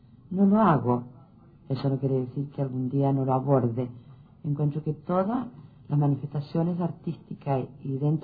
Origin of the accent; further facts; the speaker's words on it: Chile; uno que me llena de orgullo como chilena